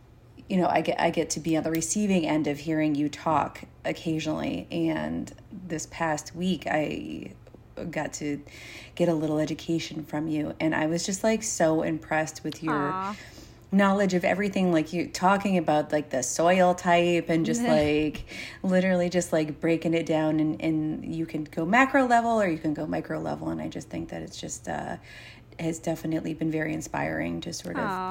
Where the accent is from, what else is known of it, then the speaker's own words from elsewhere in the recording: Waterford, Connecticut, United States; I started, you know, working in restaurants when I was 15 in a little pizza place in my hometown in Waterford, Connecticut.